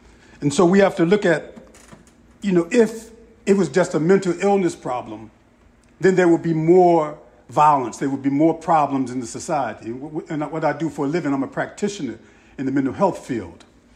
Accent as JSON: {"language": "English", "town": "Chester", "region": "Pennsylvania", "country": "United States", "tie": "born or raised there", "also_born_or_lived": "West Philadelphia", "said": "You know, I grew up in Chester and spent my early youth in West Philadelphia"}